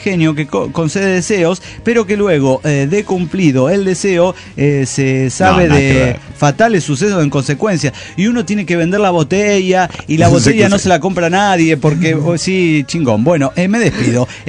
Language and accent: Spanish; Cochabamba, Bolivia; Soy … de Cochabamba, Bolivia.